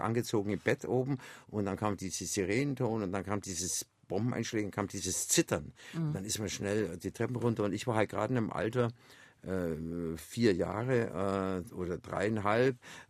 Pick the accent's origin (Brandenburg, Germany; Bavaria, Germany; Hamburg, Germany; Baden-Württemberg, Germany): Bavaria, Germany; Augsburg; born there; Und ich bin in Augsburg geboren